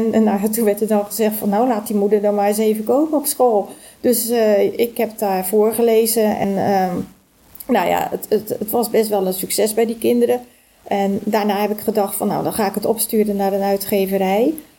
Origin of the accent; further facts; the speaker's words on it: Ridderkerk, South Holland, Netherlands; also born or lived in Rotterdam; Ik ben geboren in Rotterdam. Vanaf mijn 8e heb ik in Ridderkerk gewoond. Met veel plezier hoor. En in 1984... ben ik met mijn gezin naar Hendrik Ido Ambacht verhuisd. En daar heb ik ook met heel veel plezier gewoond tot 2012.